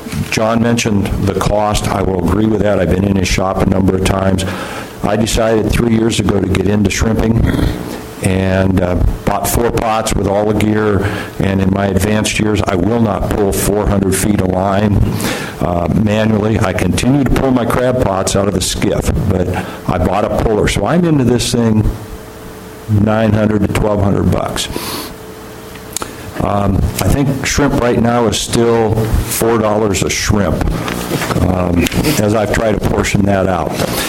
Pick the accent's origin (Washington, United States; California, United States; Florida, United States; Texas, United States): Washington, United States; University Place; I'm from University Place, and I'm representing Puget Sound Anglers Gig Harbor and its 200 member families.